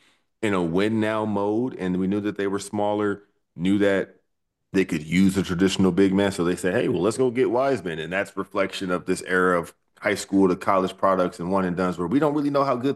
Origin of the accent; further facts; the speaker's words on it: Pomona, California, United States; I grew up in Pomona, still went to high school closer to the city, more inland.